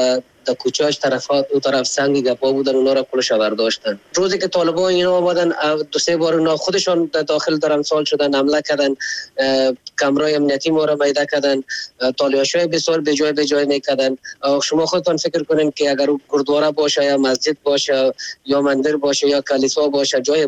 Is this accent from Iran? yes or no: no; Afghanistan; ما خو افغان هستیم